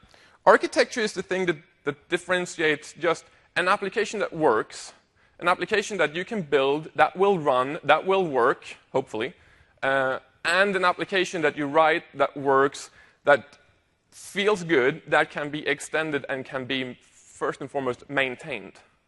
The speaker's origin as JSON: {"language": "English", "country": "Sweden", "second_language": "English", "said": "I am from Sweden, by the way. So if you don't hear and understand what I'm saying, tough."}